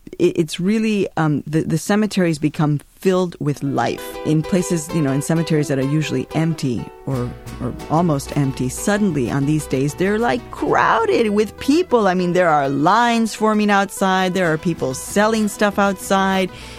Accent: Chicago, Illinois, United States; now in New York, United States; And I had been growing up in Chicago, so there never really was a place for me to go.

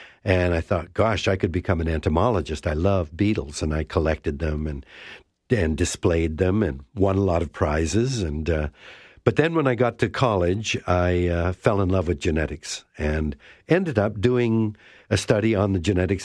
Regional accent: Canada; my mother and father were born and raised in Canada, in Vancouver. They spoke English at home. I didn't speak any Japanese, and I thought of myself as a Canadian kid.

